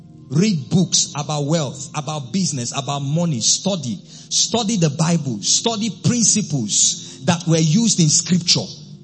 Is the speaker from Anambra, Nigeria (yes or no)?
no; Lagos, Nigeria; also born or lived in Port Harcourt / Maiduguri; I've lived in different parts of Nigeria. I was born in Lagos. I lived in Lagos, went to Port Harcourt, came to Maiduguri.